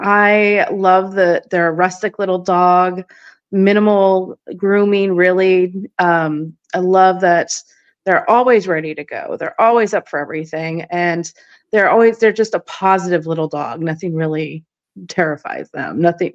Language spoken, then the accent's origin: English; Alaska, United States; I didn't mention, but I grew up in Alaska. So small shows, small dog community.